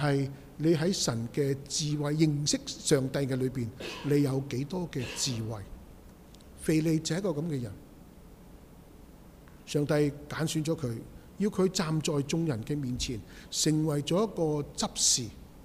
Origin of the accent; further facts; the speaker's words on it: Guangdong, China; 但系唔知点解我哋广东人就将佢讲成咩嘅闹松佬